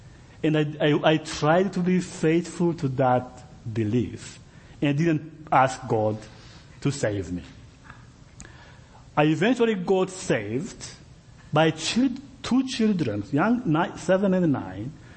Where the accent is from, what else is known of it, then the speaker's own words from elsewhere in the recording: Burundi; when I grew up in Burundi, I didn't have opportunities